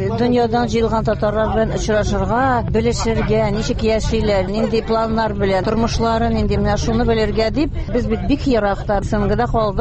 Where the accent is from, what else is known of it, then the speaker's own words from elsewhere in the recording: Uzbekistan; accent: Uzbek; Татарча өйрәнә башласак, акцентым үзбәкчә әйтәләр.